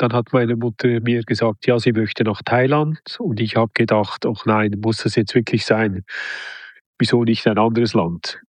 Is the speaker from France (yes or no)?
no; Switzerland; also born or lived in Burgdorf / St. Moritz / Zuoz; Ich bin aufgewachsen in der Schweiz an mehreren Orten. Das heißt Sankt Staat, das heißt Burgdorf, St. Moritz, und ich war noch in Zuoz.